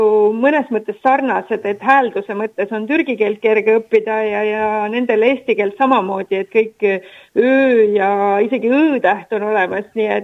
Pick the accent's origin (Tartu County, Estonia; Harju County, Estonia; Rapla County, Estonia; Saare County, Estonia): Saare County, Estonia; now in Turkey; ma olen ikka saarlane